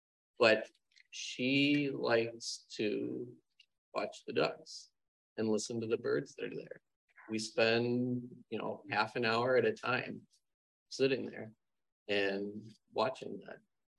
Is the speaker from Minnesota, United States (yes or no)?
yes; Crystal, Minnesota, United States; I grew up in Crystal, and I grew up around 47th and Brunswick